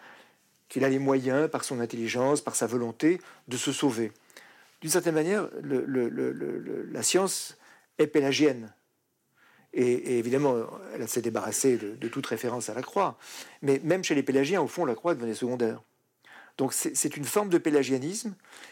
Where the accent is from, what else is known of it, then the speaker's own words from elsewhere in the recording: France; Bon, je suis français, d'origine italienne en particulier